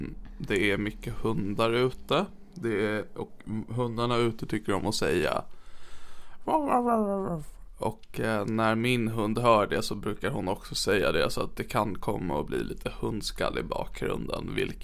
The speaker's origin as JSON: {"language": "Swedish", "region": "Norrland", "country": "Sweden", "accent": "Norrland accent", "said": "Så jag kan ju läsa den i min norrländska här i podden"}